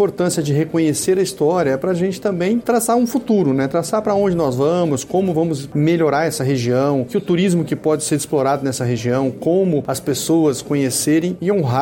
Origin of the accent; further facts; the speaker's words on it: Nioaque, Mato Grosso do Sul, Brazil; Sou nioaquense, nasci em Nioaque, convivi ali com todos aqueles monumentos históricos